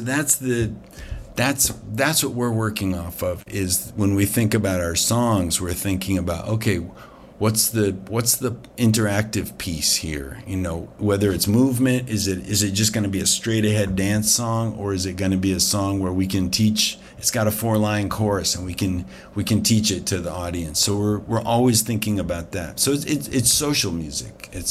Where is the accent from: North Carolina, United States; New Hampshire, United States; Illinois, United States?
New Hampshire, United States; also born or lived in Canada; She got divorced. We moved from Canada down to New Hampshire